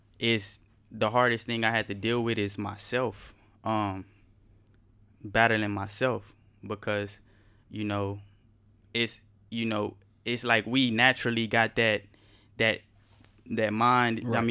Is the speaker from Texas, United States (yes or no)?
yes; Austin, Texas, United States; So, born and raised in Austin, Texas. I graduated from LBJ High School.